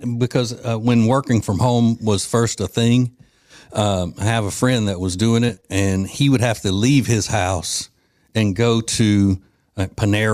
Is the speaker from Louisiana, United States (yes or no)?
yes; Winfield, Louisiana, United States; That bootlegging alcohol where I grew up in Winfield, Louisiana, was somebody out in the parish who would sell alcohol on Sundays